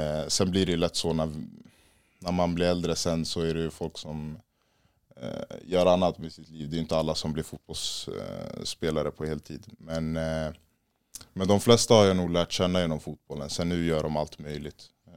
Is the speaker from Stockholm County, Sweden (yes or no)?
yes; Stockholm, Stockholm County, Sweden; Jag är uppväxt i Husby och Akalla. Har bott där egentligen hela mitt liv.